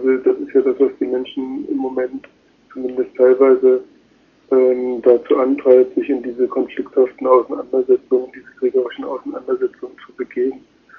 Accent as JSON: {"language": "German", "region": "Berlin", "country": "Germany", "tie": "born or raised there", "said": "Und ich bin ja in Ost-Berlin aufgewachsen, ich bin auf eine russische Schule gegangen"}